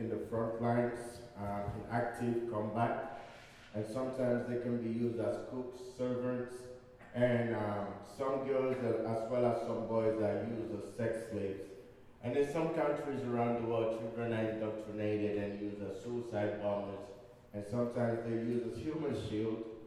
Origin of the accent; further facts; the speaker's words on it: Kabala, Northern Province, Sierra Leone; now in Canada; I was born in Kabbalah, which is the north of the country, right up on the top there, like more kind of like BC in the mountains. Like when I came to Canada, I was in Alberta.